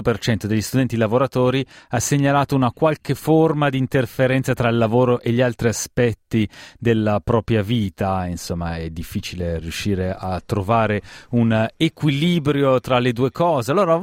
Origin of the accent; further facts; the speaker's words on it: Verona, Veneto, Italy; accent: Veronese; è il mio accento veronese che esce fuori in queste